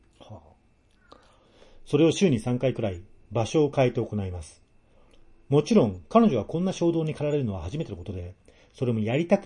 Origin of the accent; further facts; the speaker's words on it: Maebashi, Gunma, Japan; 小生の地元群馬県は前橋市